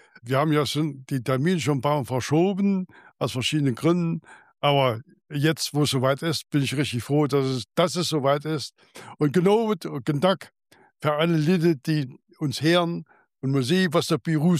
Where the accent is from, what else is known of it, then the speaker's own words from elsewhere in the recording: Uder, Thuringia, Germany; Ja, ich bin dann in Uder aufgewachsen. Habe in Uder sprechen und laufen gelernt und 1945 bin ich dann nach Luther gezogen, wo meine Mutter herkommt.